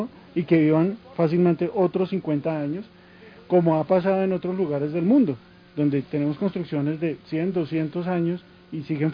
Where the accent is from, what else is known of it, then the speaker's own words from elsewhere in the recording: Paulo VI, Bogotá, Colombia; yo viví desde el año 70 hasta el año 86 aquí en Paulo VI. Yo soy niño de Paulo VI